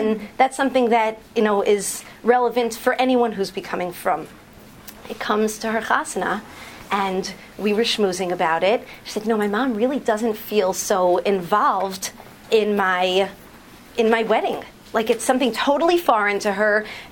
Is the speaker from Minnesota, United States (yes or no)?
no; New Haven, Connecticut, United States; I'm from New Haven, Connecticut.